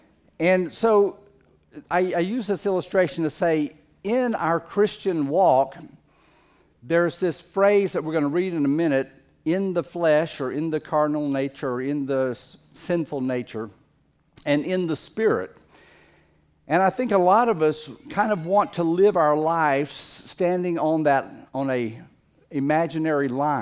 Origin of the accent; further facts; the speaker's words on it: Fiji; I grew up in the Fiji Islands several years of my life, and as an adult lived there a long time.